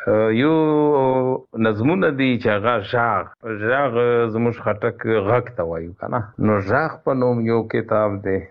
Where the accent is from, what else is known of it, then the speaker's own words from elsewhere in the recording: Takht-e-Nasrati, Khyber Pakhtunkhwa, Pakistan; زه د کرک ضلع کې یو تحصیل ولسوالي تخت نصرتی، او بیا پکې یو کلی دی میاکی کلی ورته وایي، څوک یې میانکی شریف بولي او څوک ومونګه میاکی کلی ورته په پښتو کې. په اردو کې خلک میانکی لیکي. زه په هغه کې زیږیدلم او په 1988